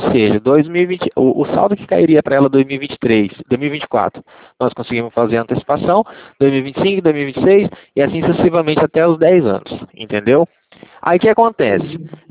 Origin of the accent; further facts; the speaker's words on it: Cornélio Procópio, Paraná, Brazil; Tá, eu sou de Cornélio Procópio, tá? Paraná, beleza?